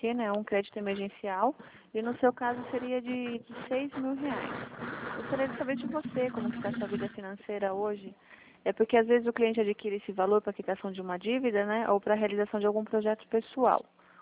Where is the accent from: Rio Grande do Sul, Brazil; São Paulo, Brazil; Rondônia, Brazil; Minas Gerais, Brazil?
São Paulo, Brazil; Sorocaba; eu sou de Sorocaba.